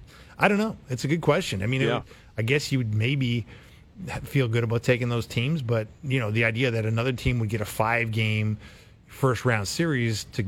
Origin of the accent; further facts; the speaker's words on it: Canada; I'm a Canadian. I hate seeing the Americans do well in anything, generally.